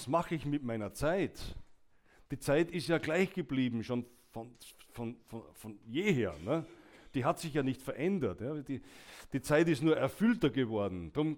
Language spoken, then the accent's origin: German; Austria; wenn man bei uns in Österreich sagt